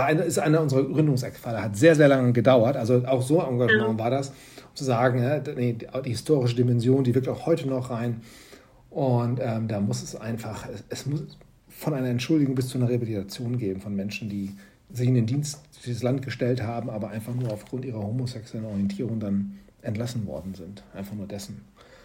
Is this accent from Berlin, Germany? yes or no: yes; Berlin, Germany; Du, wenn du in Berlin wohnst, da kannst du nicht anders. Ne? Als Berlinerin